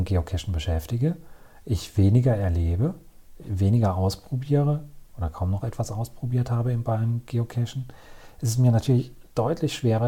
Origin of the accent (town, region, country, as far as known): North Rhine-Westphalia, Germany; born or raised there